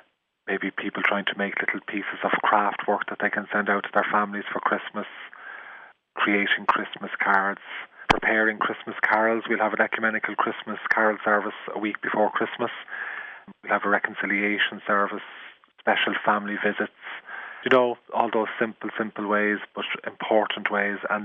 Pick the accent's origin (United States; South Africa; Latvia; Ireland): Ireland; Dublin, Leinster; but I'm from Dublin myself